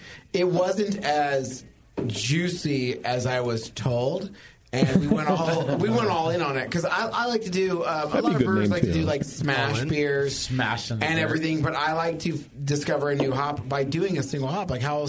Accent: Dixon, California, United States; also born or lived in Chico; growing up in Dixon and living in Chico for a long time, I loved Sierra Nevada.

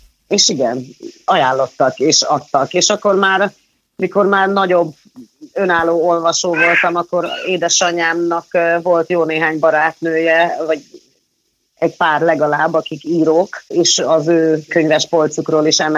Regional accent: Ghana; Ugyanis én Gánába úgy születve

